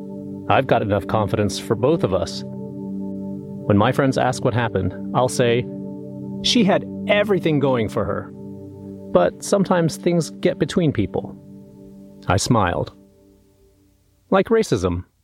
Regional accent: Colorado, United States; Born and raised in America's former Wild West, she in Texas, I in Colorado, we had read Little House on the Prairie and learned to square dance in cowboy boots.

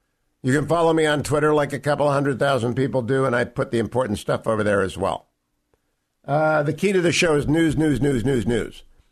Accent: Warren, Ohio, United States; I am the son and grandson of Ohio. All four of my grandparents were born in Ashtabula. I was born and raised in Warren, Ohio. Catholic schools, first grade through 12.

